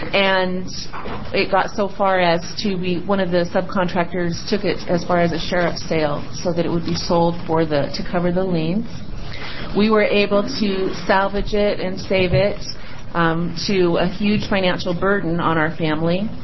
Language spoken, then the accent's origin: English; Gresham, Oregon, United States; I'm from Gresham.